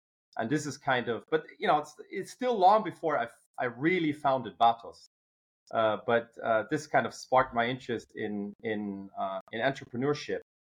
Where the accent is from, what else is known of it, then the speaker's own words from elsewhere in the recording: Düsseldorf, North Rhine-Westphalia, Germany; As already mentioned, I was born and raised in Düsseldorf in Germany.